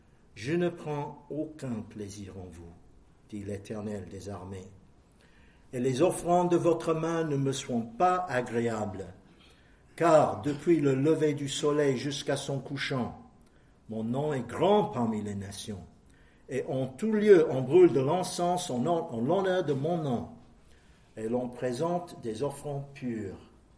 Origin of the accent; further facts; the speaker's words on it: England, United Kingdom; French is a second language; il y avait quelque chose d'assez triste qui s'est passé chez nous en Angleterre.